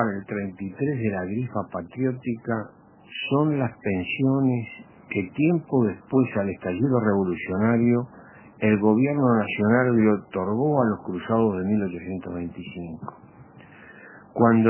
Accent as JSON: {"language": "Spanish", "region": "Florida", "country": "Uruguay", "said": "Yo te dejo correr, mira que soy de Florida."}